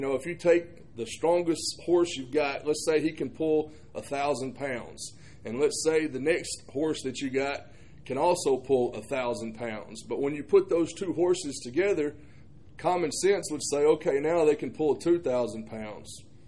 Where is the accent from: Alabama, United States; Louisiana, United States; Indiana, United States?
Alabama, United States; I grew up in Alabama